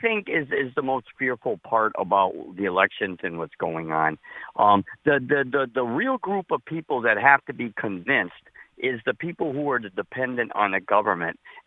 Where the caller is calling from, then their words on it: Springfield, United States; I'm calling from Springfield.